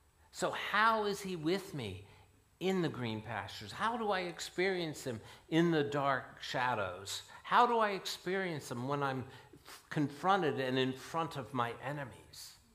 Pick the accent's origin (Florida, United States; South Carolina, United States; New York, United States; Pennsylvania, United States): Pennsylvania, United States; I grew up in Pennsylvania, and he was in Boston